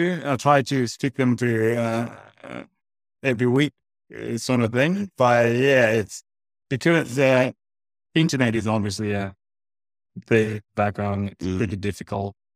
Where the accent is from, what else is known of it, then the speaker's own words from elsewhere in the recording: Harare, Zimbabwe; also born or lived in Gweru; born in Gweru and eventually moved to the big lights in the capital city in Harare when mom moved jobs. And spent most of my childhood in Harare, in Chitungwiza